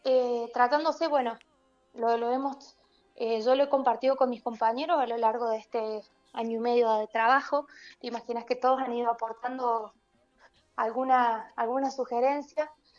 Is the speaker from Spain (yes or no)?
no; Buena Esperanza, Argentina; soy de Buena Esperanza, del departamento de Jujuy.